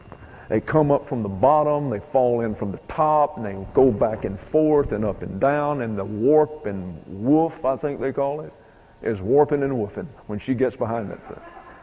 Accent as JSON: {"language": "English", "town": "St. Louis", "region": "Missouri", "country": "United States", "tie": "born there", "said": "What would have happened if I was not born in St. Louis?"}